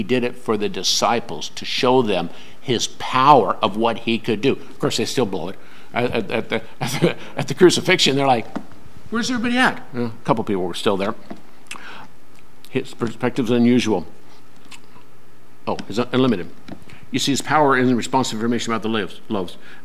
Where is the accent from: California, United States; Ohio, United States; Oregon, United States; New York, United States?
Oregon, United States; Portland; I grew up in Portland, if I had to be a plumber in Portland